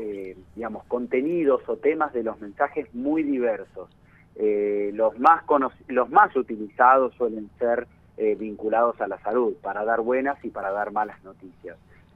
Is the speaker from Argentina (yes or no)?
yes; Buenos Aires, Argentina; soy de Buenos Aires, no conozco la zona